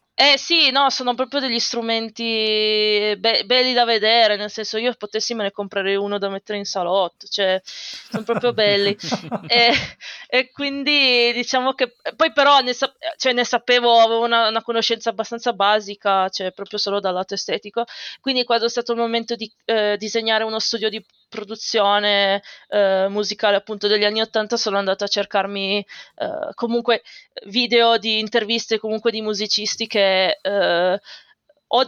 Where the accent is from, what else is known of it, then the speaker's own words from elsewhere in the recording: Prarostino, Piedmont, Italy; sono di Pinerolo, e non sono neanche okay. di Pinerolo, sono di Prarostino. Prarostino okay. che è proprio un buco di posto vicino a Pinerolo sulle colline.